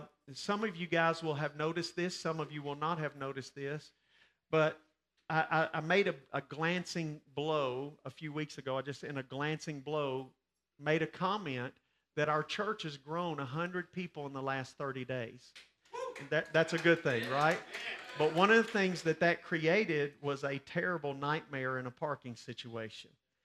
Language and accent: English; Cookeville, Tennessee, United States; We grew up all in Cookeville here